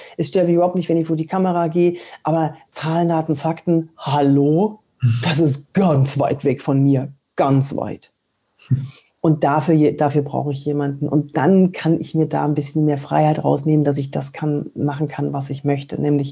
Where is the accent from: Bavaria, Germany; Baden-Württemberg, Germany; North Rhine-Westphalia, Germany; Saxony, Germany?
North Rhine-Westphalia, Germany; Cologne; Ich komme aus Köln